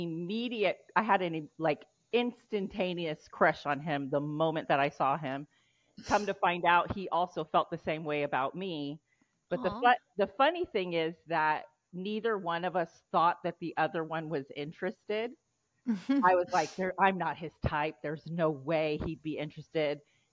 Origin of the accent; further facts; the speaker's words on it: California, United States; we're both from the Bay Area. So, you know, we both were born and raised in the Bay Area.